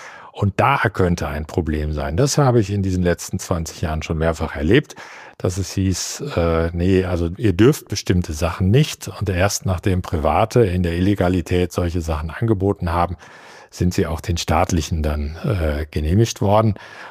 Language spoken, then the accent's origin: German; North Rhine-Westphalia, Germany; born there; bin ja gebürtiger Westfale